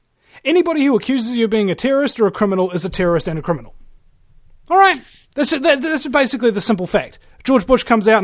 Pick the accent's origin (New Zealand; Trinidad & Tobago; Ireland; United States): New Zealand; you say, "I'm from New Zealand." And they go, "Oh, you know, like, you, oh, you're so lucky, so beautiful, and Lord of the Rings, etc." So, you go into any airport in the world, and you flash your New Zealand passport.